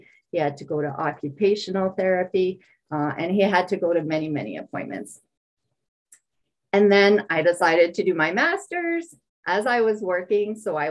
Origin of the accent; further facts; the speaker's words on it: Quebec, Canada; first language French; English is a second language; I'm an English language learner. I told you before that I was born in Quebec. I was born to French parents that didn't speak any English at all. I only spoke French at home. My grandparents were French. All our friends were French.